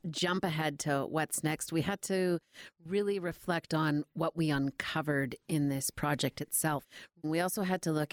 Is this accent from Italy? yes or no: no; Alberta, Canada; I'm from the Michelle First Nation. We are Cree and Mohawk peoples.